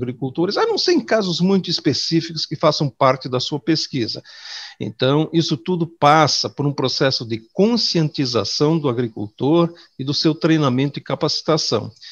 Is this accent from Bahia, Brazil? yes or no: no; Rio Grande do Sul, Brazil; eu sou gaúcho, formei na Faculdade de Agronomia de Porto Alegre há 50 anos atrás.